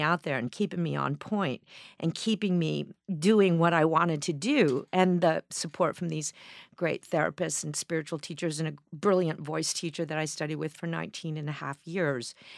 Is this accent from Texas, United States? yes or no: yes; Fort Worth, Texas, United States; Well, what had happened was I grew up in Fort Worth, Texas.